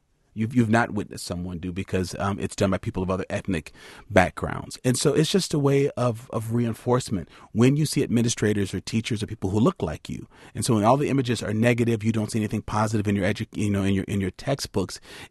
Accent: Madison, Wisconsin, United States; it would have helped me growing up in Madison, having had only one African-American male teacher in my life

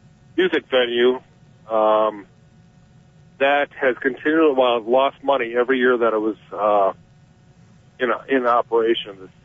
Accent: Madison, Wisconsin, United States; now in Augusta, United States; I was born and raised in the Madison area. Moved to Augusta in 2006 because I wanted to get away from the hustle and bustle

